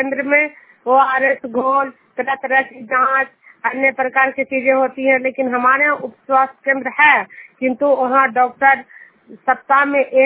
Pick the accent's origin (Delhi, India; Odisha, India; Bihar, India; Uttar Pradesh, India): Bihar, India; Juniyar; मैं हिलसा प्रखंड से बोल रही हूँ। मैं जुनियार के निवासी हूँ।